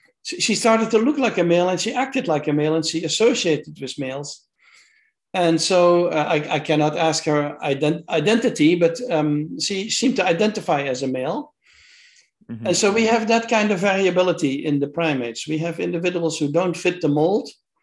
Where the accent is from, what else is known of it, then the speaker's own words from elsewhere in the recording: Netherlands; English is a second language; I came from the Netherlands where we had already all these discussions about homosexuality were behind us